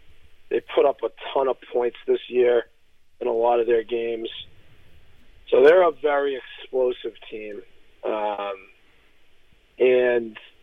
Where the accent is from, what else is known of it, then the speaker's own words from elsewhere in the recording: Linfield, United States; my dad grew up in Linfield. I grew up in Linfield.